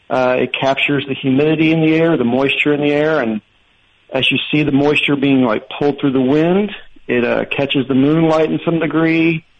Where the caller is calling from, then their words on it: Raleigh, North Carolina, United States; calling from North Carolina, Raleigh.